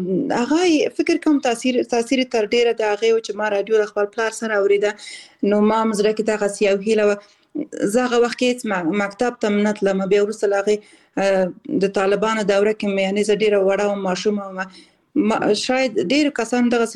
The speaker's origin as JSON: {"language": "Pashto", "region": "Balkh", "country": "Afghanistan", "tie": "born there", "also_born_or_lived": "Khost / Kabul / Kunduz", "said": "او زه اصل د خوست ولایت یم خو زیږیدلې په بلخ ولایت کې یم او زده کړې مې په کابل کې او په کندز ولایت کې کړې دي"}